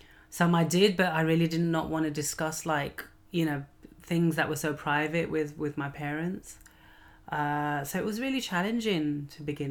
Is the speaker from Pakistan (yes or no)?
yes; Lahore, Punjab, Pakistan; I mean, I am a Lahori if I'm from Lahore